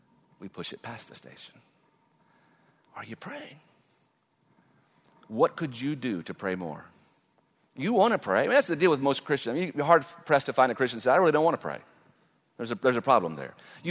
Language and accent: English; Allen, Texas, United States; I'd never been out, you know, very far from my hometown of Allen, Texas.